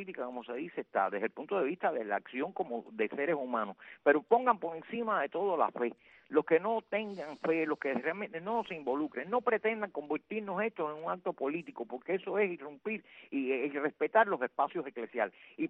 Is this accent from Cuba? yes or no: yes; Cuba; con lo curioso que somos los cubanos